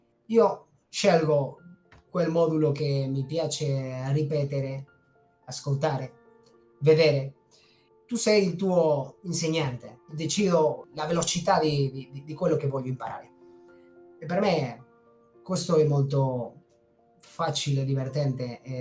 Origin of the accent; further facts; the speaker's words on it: Spain; Italian is a second language; sono spagnolo